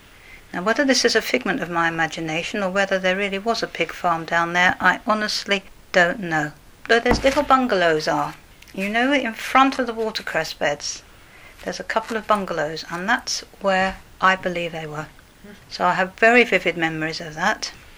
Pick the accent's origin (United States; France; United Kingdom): United Kingdom; St Albans, East of England; I was born and bred in St Albans. I was born in St Peter Street, or where St Peter Street becomes Harpenden Road.